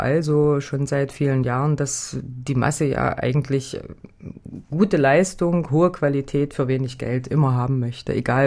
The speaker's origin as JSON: {"language": "German", "town": "Halle", "region": "Saxony-Anhalt", "country": "Germany", "said": "ich komme ja aus Halle, aus Sachsen-Anhalt"}